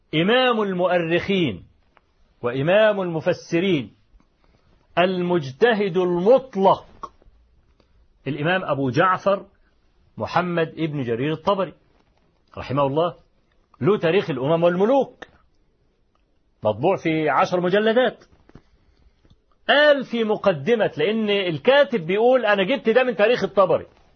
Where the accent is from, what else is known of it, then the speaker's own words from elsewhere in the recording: Egypt; إحنا كمصريين عارفين أبو لمعة الأصلي